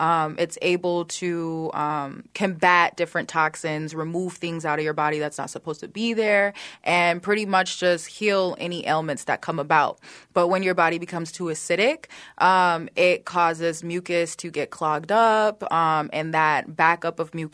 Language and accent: English; Minneapolis, Minnesota, United States; So I am from South Minneapolis. I grew up with two parents from Griffin, Georgia. They moved up here looking for jobs and resources, and that's kind of how I grew up.